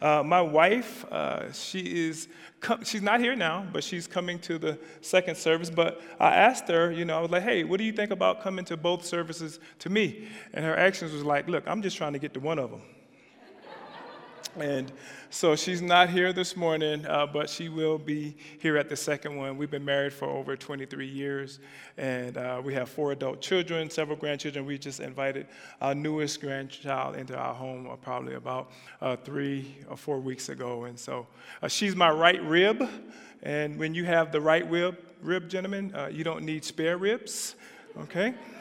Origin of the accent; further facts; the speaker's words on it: South Carolina, United States; moved away as an adult; now in Reno, United States; So I'm from South Carolina, and I moved to Reno over 30-something years ago, and Reno has become my home.